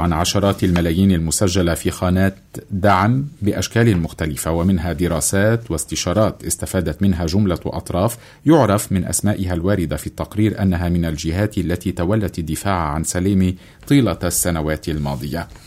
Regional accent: Lebanon; بيننا كلبنانيين

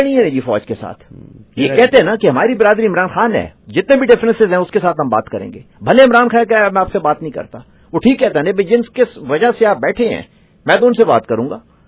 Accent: Pakistan; یہ پاکستان ہمارا وطن ہے جی, اس میں جتنے بھی لوگ ہیں سب اچھے محب الوطن پاکستانی ہیں

